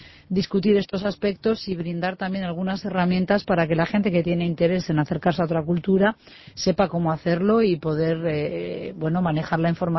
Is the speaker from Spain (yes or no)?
yes; Spain; born there; en mi país natal, en España